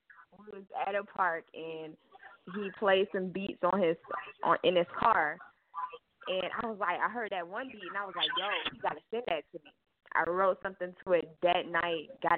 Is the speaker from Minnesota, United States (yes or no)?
no; Atlanta, Georgia, United States; I'm from Atlanta, Georgia.